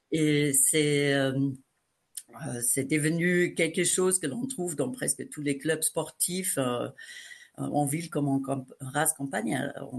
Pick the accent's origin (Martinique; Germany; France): Germany; French is a second language; Je viens d'Allemagne, donc j'ai un diplôme d'État allemand.